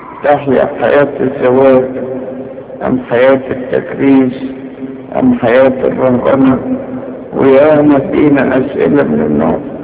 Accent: Egypt; هنجيبوا عندنا في مصر دول عايزين يدخلوا لنا الحاجات دي

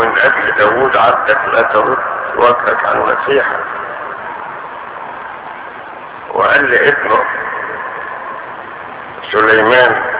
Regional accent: Upper Egypt, Egypt; والمثل البلدي او اللي كان عندنا في الصعيد يقول

